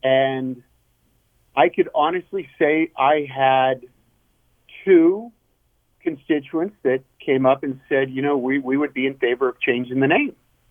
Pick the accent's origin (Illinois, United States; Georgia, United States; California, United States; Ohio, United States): California, United States; Yuba City; I was born and raised in Yuba City, but I've lived in Sutter my whole life. I live literally about 500 feet from the base of the Sutter Buttes.